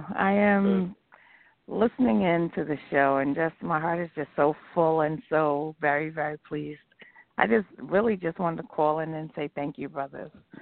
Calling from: New York, United States; I'm calling from Rockland County, New York.

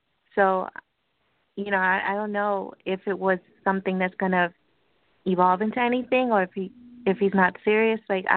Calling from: New York, United States; from New York.

